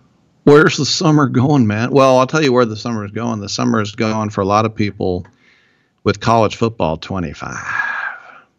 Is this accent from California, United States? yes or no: yes; California, United States; I'm from the Bay Area, which is a pro town, if you could call it that, but it's like, you know, the fifth market.